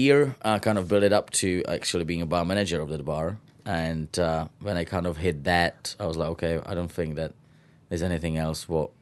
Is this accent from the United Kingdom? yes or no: no; Czechia; English is a second language; I'm from Czech Republic and I can't work here for 2 months because I have to go back to finish my school."